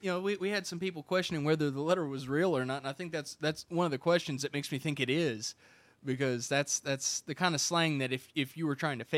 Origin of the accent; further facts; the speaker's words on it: United States; accent: hick; I'm obviously in the States, and usually, I'm mid-southern states, so I guess I've got a little bit of a hick accent going on.